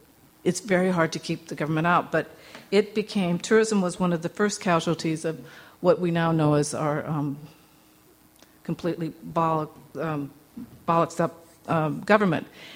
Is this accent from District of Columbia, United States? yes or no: yes; Washington, District of Columbia, United States; And to round it out, my hometown, Washington, D.C., like so many other things